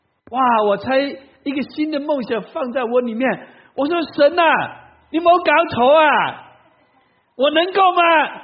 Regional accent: Taiwan; born there; 我是1950年在台湾出生的第一代，哦，那个时候刚刚从大陆跑到台湾去，撤退到台湾去

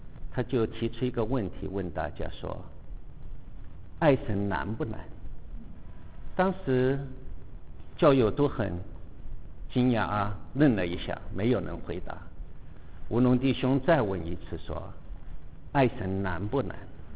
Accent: China; 记得我小时候我父亲不在，我是跟着爷爷婆婆住，那时候大陆生活很苦，买东西买不到，都是发粮票

